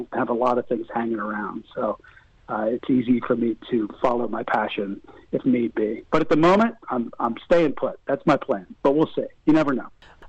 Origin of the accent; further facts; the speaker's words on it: New Martinsville, West Virginia, United States; now in Los Angeles, United States; that I went to West Liberty, that I grew up in New Martinsville, West Virginia, and I understand the values of people that live in the Ohio Valley.